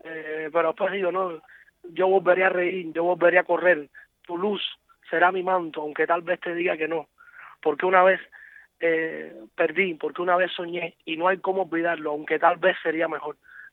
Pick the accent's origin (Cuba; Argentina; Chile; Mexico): Cuba; now in Spain; desde que me fui a España, de Cuba, en el año 97, definitivamente he estado en Cuba como 3 veces.